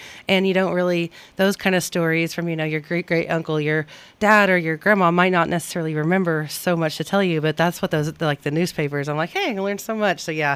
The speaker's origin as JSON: {"language": "English", "town": "Kremlin", "region": "Oklahoma", "country": "United States", "tie": "born or raised there", "said": "I grew up in Kremlin, Oklahoma."}